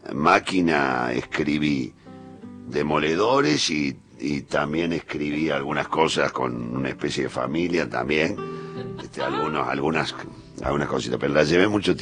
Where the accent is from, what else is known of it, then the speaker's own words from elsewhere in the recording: Córdoba, Argentina; moved away; me ayudó y me cuidó cuando llegué de Córdoba